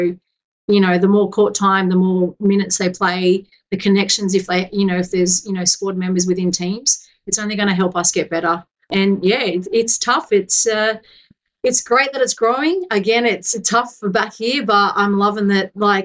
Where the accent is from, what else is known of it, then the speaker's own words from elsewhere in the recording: Australia; now in New Zealand; I forget that I'm Australian when I'm around the group. I'm all in the Kiwi.